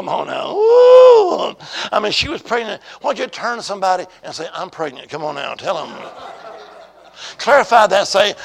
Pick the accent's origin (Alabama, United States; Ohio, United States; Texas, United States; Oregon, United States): Alabama, United States; I'm from the Holy Land. I am. Alabama.